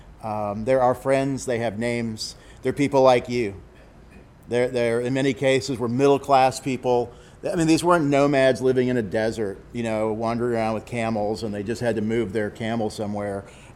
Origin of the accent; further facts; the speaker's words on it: Houston, Texas, United States; and we've just gone through in South Texas, our home. Stacy's from Galveston, I'm from Houston area.